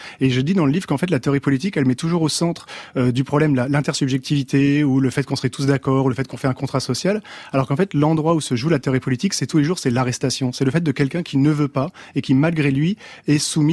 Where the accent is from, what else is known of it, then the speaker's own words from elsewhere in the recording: France; je suis Français